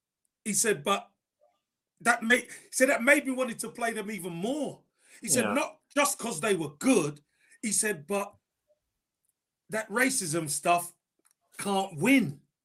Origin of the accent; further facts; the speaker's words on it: Brixton, London, United Kingdom; A young, impressionable kid growing up in Brixton who wanted to be a footballer